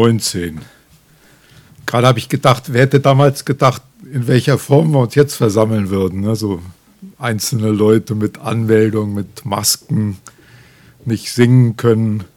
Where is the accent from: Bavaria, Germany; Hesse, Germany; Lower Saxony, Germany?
Hesse, Germany; Ich komme aus Nordhessen, gar nicht so furchtbar weit von hier.